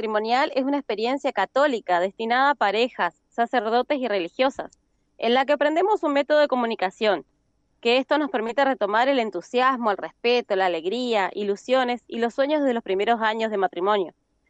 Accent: Posadas, Misiones, Argentina; Somos de Posadas Misiones.

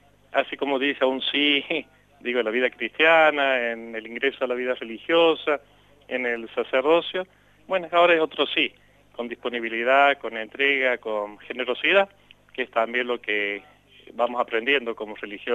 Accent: Córdoba, Argentina; soy cordobés, ahí nací, me crié, me formé y bueno, y luego seguí el camino misionero, así que en varios lugares de Argentina y algunos países también de América Latina.

